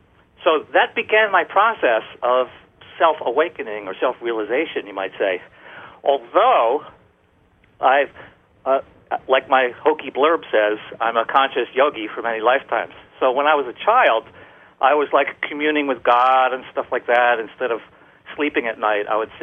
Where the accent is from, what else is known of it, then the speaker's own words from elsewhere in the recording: New Jersey, United States; But in my town, I was raised in South Jersey, we had one yoga teacher, not even a studio.